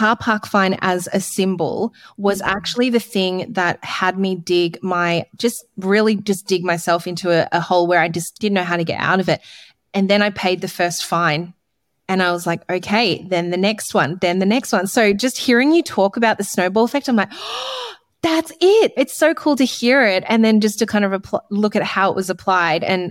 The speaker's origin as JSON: {"language": "English", "town": "Melbourne", "region": "Victoria", "country": "Australia", "tie": "born or raised there", "said": "And I grew up in Melbourne and, you know, like there's Chapel Street and it's so hard to find a park."}